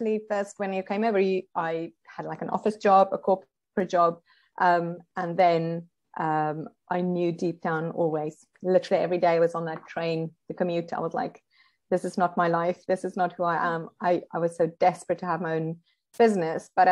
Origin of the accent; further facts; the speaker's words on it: South Africa; moved away as an adult; So I'm actually South African. I was born and bred there. I lived there until I was 25.